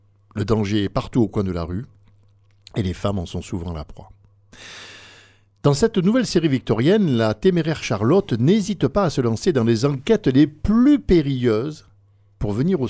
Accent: France; Elle viendrait chez nous ? Elle est venue chez nous, en France ?

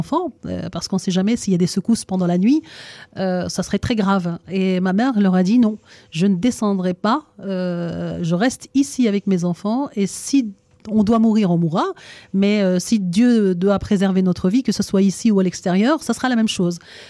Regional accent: Oran, Oran Province, Algeria; born there; Oui, je suis née en Algérie. Dans une ville qui s'appelle Oran.

